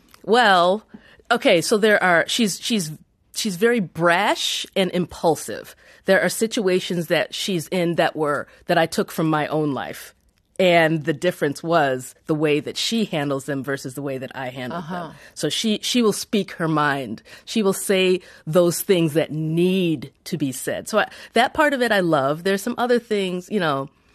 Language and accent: English; Phoenix, Arizona, United States; I'm from Phoenix, Arizona, and we literally have autonomous vehicles on the road.